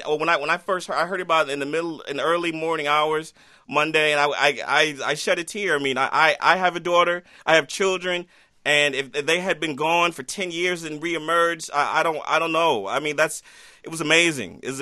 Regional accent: Cleveland, Ohio, United States; Because I'm from Cleveland. I know my city.

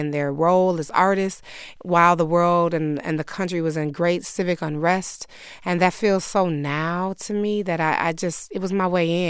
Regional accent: Detroit, Michigan, United States; Well, first and foremost, I'm from Detroit.

